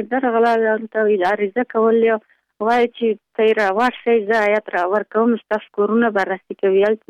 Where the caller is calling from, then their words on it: Pul-e Khumri, Baghlan, Afghanistan; د پلخمري.